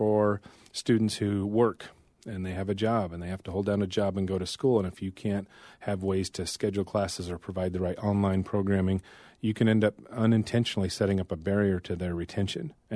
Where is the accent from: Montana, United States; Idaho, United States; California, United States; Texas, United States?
Idaho, United States; Priest River; So I grew up in Priest River. I'm a fourth-generation native of Idaho.